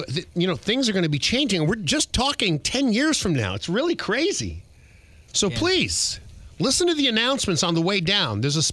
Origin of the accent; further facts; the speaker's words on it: New York, United States; now in Orlando, United States; I'm from New York, Flushing, grew up in Flushing, you know, worked in Manhattan before I came here the third time.